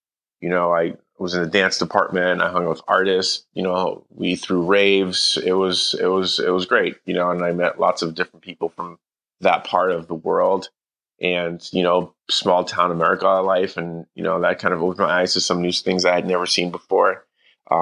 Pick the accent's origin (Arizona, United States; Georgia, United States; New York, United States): New York, United States; Queens; also born or lived in Delaware; such a stark difference from growing up in Queens that it really put something in me.